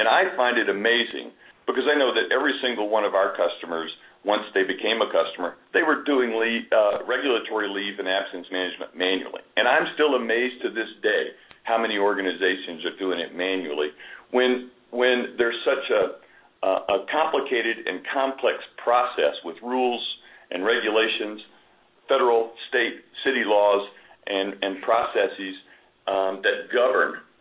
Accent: Louisiana, United States; now in Denver, United States; I'm not a native of Colorado. I grew up in Louisiana, moved a lot of places around the country in various parts of my career.

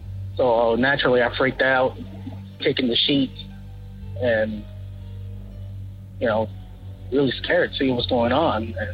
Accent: Dallas, Texas, United States; I'm from Dallas, Texas.

